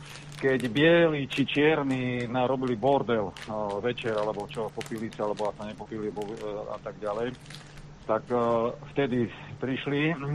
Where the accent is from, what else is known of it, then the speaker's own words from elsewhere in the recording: Nitra, Nitra Region, Slovakia; now in Spiš, Slovakia; Možno si pamätať, keď som povedal, že pochádzam z Nitry